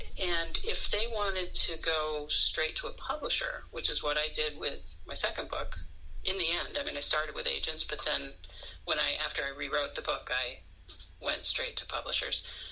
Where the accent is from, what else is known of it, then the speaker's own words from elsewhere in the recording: Weston, Massachusetts, United States; it's based loosely on this area near where I grew up, which is I grew up in Weston, but Newton, Mass.